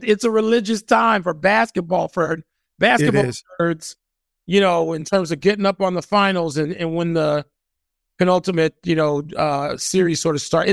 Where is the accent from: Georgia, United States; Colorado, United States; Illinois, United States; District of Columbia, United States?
Illinois, United States; Chicago; being on the South Side, growing up on the South Side, I'd never been to Wrigley Field. My father refused to take us to Wrigley Field, but it was light years from 82nd and Wentworth where I grew up.